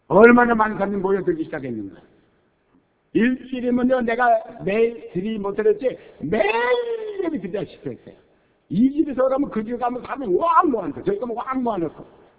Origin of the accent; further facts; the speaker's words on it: South Korea; 내가 한국 사람으로서 처음으로 이제 한국말하고 한국 사람인데